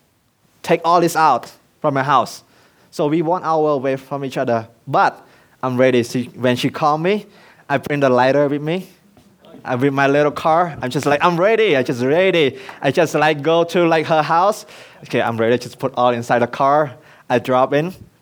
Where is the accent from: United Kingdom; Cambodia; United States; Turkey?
Cambodia; English is a second language; moved away; Like church planting at my hometown, my home village that I left for 13 years. I never go back. It's a church planting in my home village.